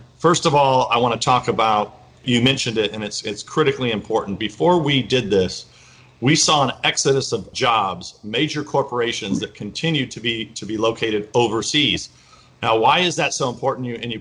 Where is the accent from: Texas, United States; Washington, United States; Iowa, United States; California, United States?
California, United States; But I was every week being a Californian and being on the Ways and Means Committee.